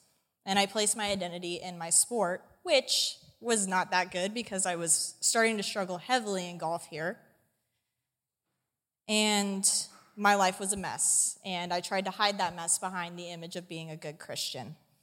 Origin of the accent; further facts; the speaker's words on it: Reno, Nevada, United States; I grew up in Reno, Nevada my whole life, boo.